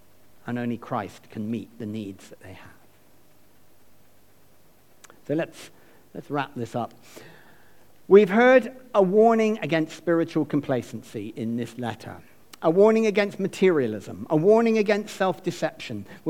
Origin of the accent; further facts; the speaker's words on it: United Kingdom; And I think being British, most of us wouldn't want to go too far down any end